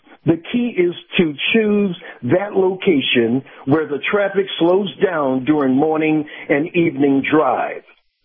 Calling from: Wesley Chapel, Florida, United States; Wesley Chapel.

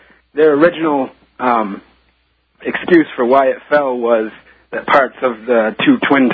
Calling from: Maine, United States

